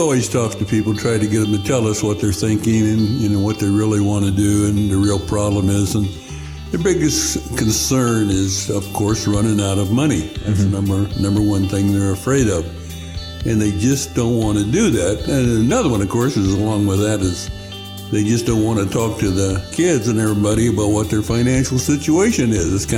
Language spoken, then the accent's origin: English; Phoenix, Arizona, United States; also born or lived in Florida; So we moved up from Florida, which was kind of perpetual gray where we were, and or brown, and then grew up in Phoenix, perpetual brown.